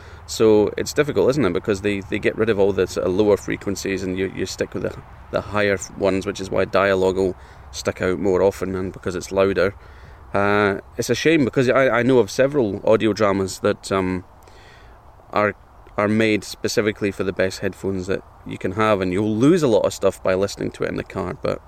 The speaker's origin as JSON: {"language": "English", "region": "Scotland", "country": "United Kingdom", "said": "drape ourselves over rocks like snakes and soak it up like the sun ray deprived Scots we are."}